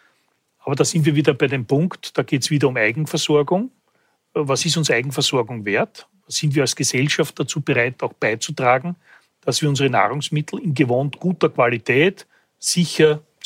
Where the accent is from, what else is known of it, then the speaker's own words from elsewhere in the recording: Lower Austria, Austria; In meiner Kindheit, ich komme aus dem Weinviertel, hat es dort kaum ein Maisfeld gegeben.